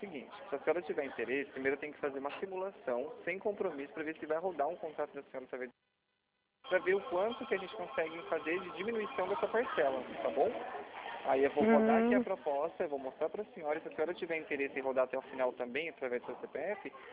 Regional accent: Limeira, São Paulo, Brazil; Limeira, interior de São Paulo

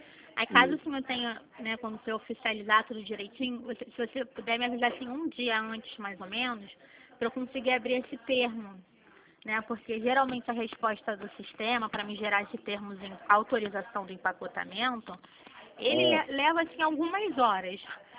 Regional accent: Rio de Janeiro, Brazil; Eu sou de Jacarepaguá, mas o escritório é aqui no centro do Rio.

